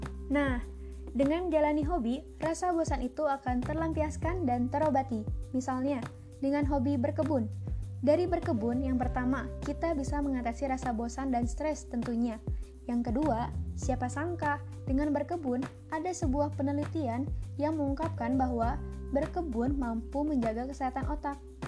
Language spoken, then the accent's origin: Indonesian; Purwakarta, West Java, Indonesia; born there; Lahir di Purwakarta, 3 Februari 2001.